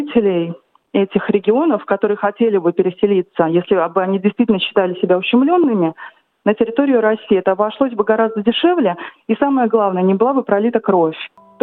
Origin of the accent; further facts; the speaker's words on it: Sydney, New South Wales, Australia; я бухгалтер из Сиднея, а по первому образованию экономист.